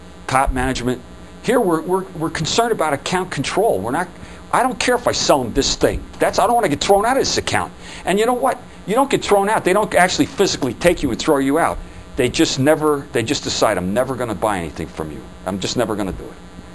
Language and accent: English; New Jersey, United States; Yeah, I'm from Jersey, and I'm sorry about that. I haven't been here in a long time, though.